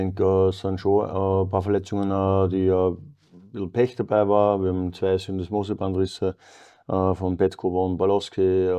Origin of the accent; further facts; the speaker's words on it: Linz, Upper Austria, Austria; now in Zurich, Switzerland; bei uns in Linz